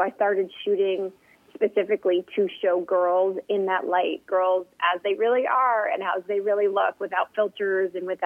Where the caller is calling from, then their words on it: Atlanta, Georgia, United States; I'm in Atlanta.